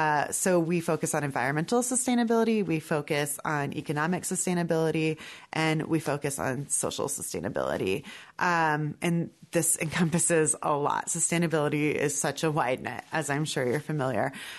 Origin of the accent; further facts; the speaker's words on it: Wilton, Iowa, United States; Mostly my childhood, I grew up in rural Iowa. I grew up in Wilton, so eastern Iowa near Muscatine.